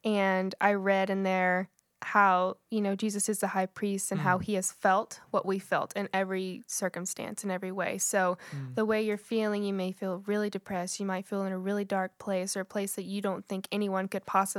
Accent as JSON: {"language": "English", "town": "Springdale", "region": "Arkansas", "country": "United States", "said": "I'm from Springdale, Arkansas. Rep."}